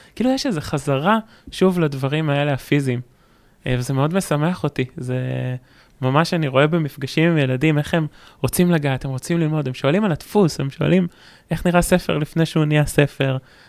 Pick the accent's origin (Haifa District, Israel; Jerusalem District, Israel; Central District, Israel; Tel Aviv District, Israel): Central District, Israel; Hod HaSharon; אני נולדתי בהוד השרון, וגדלתי בהוד השרון כל החיים